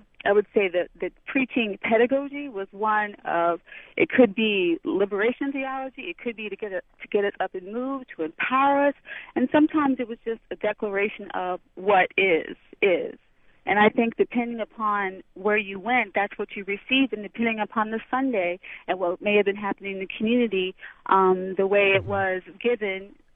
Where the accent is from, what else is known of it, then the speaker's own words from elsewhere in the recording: Midwest, United States; now in Memphis, United States; I grew up in the Midwest, but I now live in the South, in Memphis.